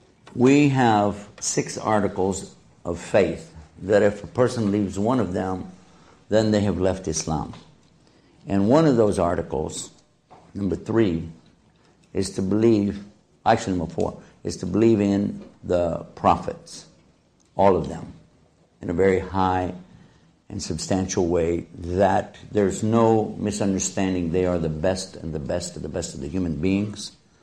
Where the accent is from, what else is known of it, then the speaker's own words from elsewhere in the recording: Texas, United States; I can't help it, I'm from Texas.